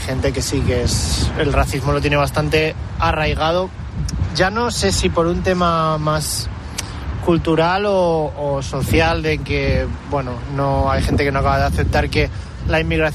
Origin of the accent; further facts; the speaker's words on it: Catalonia, Spain; now in Madrid, Spain; No soy de aquí de Madrid, soy de un pueblo de Girona, donde hay bastante inmigración